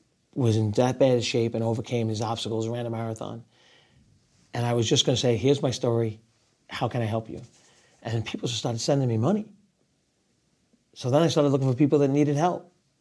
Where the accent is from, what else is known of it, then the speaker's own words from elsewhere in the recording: New York, United States; So I'm still a New Yorker. I live in Rockaway Beach, Queens, New York.